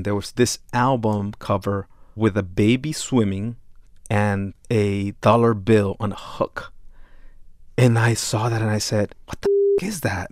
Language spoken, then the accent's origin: English; Los Angeles, California, United States; Because that's all you listened to growing up in South Central.